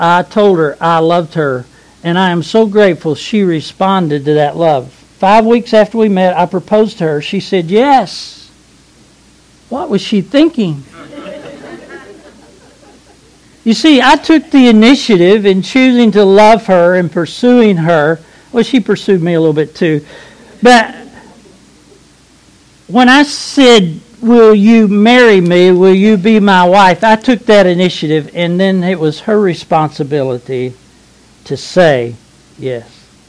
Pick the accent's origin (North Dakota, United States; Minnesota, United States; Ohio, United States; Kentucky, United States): Kentucky, United States; But Bonnie was from Georgia. I was from Kentucky. We met in Pennsylvania.